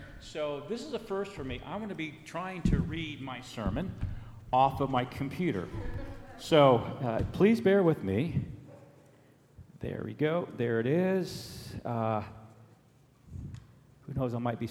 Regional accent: Germany; And I grew up in Germany, so Germany was not a nation for me. It was my place, plus the USA.

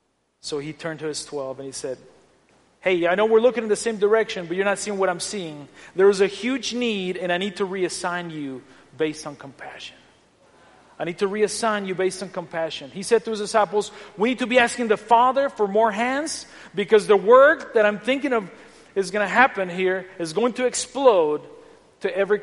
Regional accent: San Luis Potosí, Mexico; we grew up in Mexico, you know, my mom was the number 7th person to be baptized in the church. I remember we would meet there in the living room, you know, of the pastor's home in San Luis Potosí.

